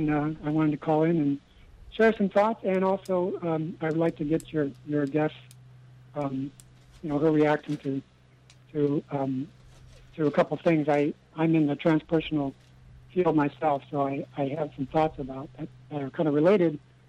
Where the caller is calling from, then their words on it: Sacramento, California, United States; I'm calling from Sacramento.